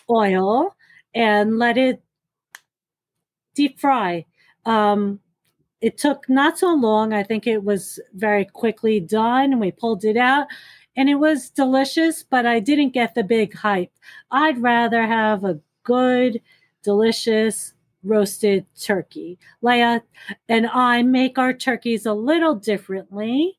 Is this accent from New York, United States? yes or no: yes; New York, United States; I know, but we're from New York. We got to say pecan pie.